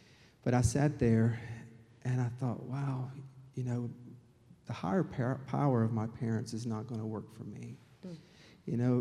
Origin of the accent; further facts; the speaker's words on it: Asheville, North Carolina, United States; I grew up outside of Asheville, North Carolina, in a dry home.